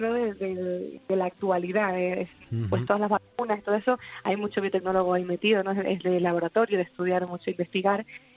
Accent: Canary Islands, Spain; vengo de las Islas Canarias, de una isla de las menores, La Palma.

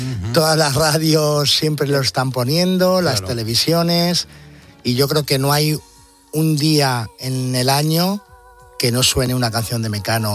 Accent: Moradillo de Roa, Castile and León, Spain; El 7 de septiembre es la fiesta de mi pueblo, Moralle de Roa, que el día 8 es la Virgen del Ejido.

